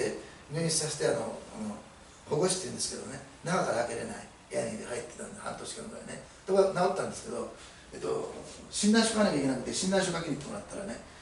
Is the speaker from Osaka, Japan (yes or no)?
yes; Osaka, Japan; 私大阪出身なんですけど、大阪はそれが特に強い、